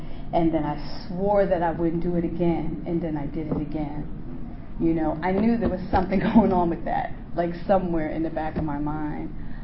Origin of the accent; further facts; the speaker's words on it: Bronx, New York, United States; I grew up in New York in a predominantly Jewish neighborhood in the Bronx